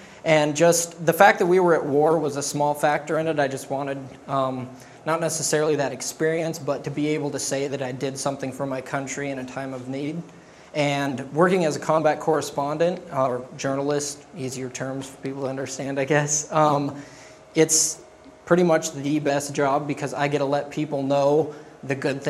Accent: Palouse, Washington, United States; now in Iraq; I'm from Palouse, Washington. It's a smaller town over by Spokane, WSU, that area.

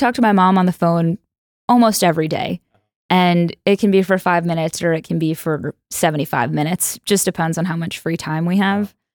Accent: New York, United States; And I grew up in New York. I went to college in the DC area.

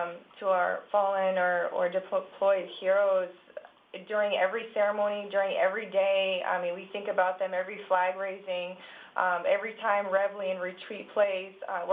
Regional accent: Eliot, Maine, United States; I did. I was born and raised there in Elliott. I went to Marshwood High School

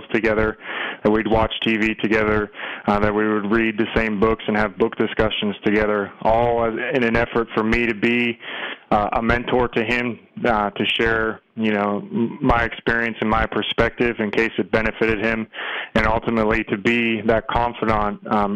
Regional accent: Massachusetts, United States; when I was raised in Massachusetts. My grandparents were French Canadians from Quebec

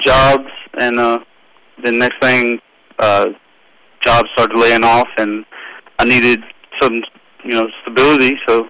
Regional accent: North Carolina, United States; born there; Well, I was born in Far City, North Carolina

